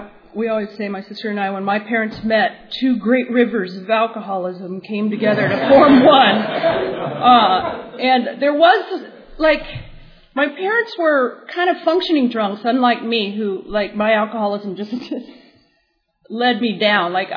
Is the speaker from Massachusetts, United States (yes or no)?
no; Laguna Beach, California, United States; I grew up in the rough streets of Laguna Beach. I grew up in Laguna Beach in the 60s and 70s.